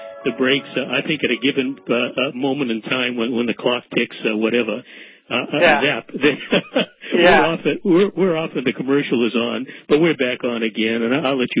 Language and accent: English; Boston, Massachusetts, United States; There were a lot of victory gardens, and none on my block, but there were. I grew up in Boston.